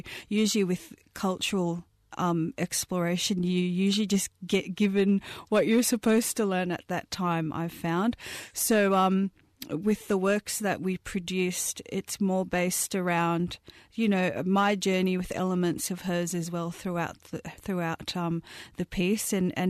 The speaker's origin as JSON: {"language": "English", "country": "Fiji", "tie": "born there", "said": "even though I was born in Fiji, I've been heavily involved with the Australian hip-hop scene for close to 20 years now."}